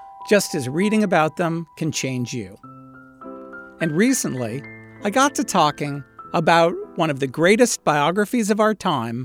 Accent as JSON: {"language": "English", "region": "Massachusetts", "country": "United States", "tie": "born or raised there", "said": "As a kid growing up near Boston, I fell in love with Esther Forbes' Magnificent, Paul Revere and the World He Lived In, which she wrote in 1942."}